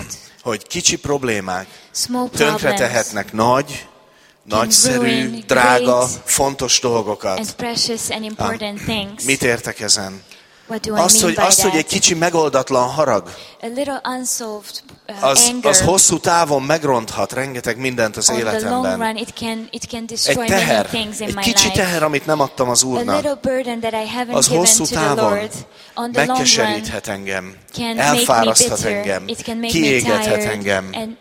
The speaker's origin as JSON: {"language": "Hungarian", "country": "Hungary", "said": "tudom, hogy magyarok vagyunk"}